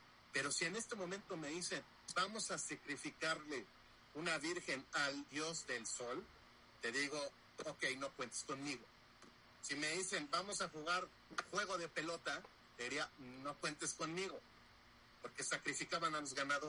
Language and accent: Spanish; Mexico; todo lo que apreciamos como mexicano.